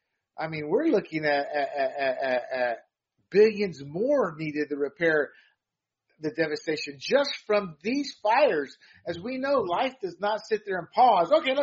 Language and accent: English; Panama; And I'm a Latino, born and raised in Panama, half Puerto Rican.